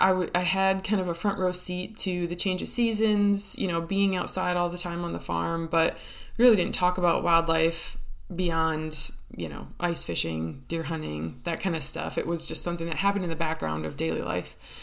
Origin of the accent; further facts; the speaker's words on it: Minnesota, United States; I am from the Midwest. I live in the Southeast now. I live in Quail Country, but I originated in Minnesota. I grew up on our family farm